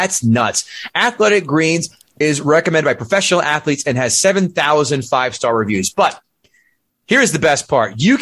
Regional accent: New Jersey, United States; Because I grew up in Jersey and fun is outlawed on the beach in Jersey.

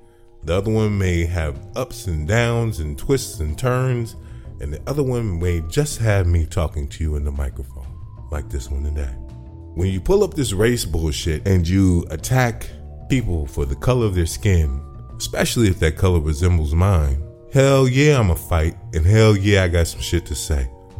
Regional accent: Chicago, Illinois, United States; I'm born and raised in Chicago. I identify with Chicago. I represent Chicago.

